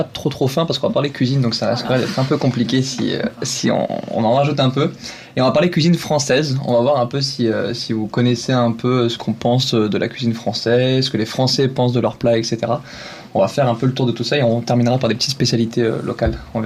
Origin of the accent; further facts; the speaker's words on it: France; quand nous, on est Français